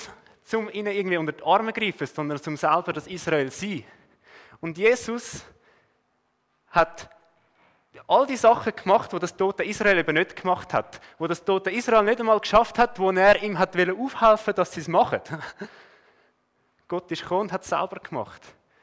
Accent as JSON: {"language": "German", "country": "Switzerland", "said": "das ist das grösste Problem an mir selber und bei uns in der Schweiz, dass wir einfach zu viel haben."}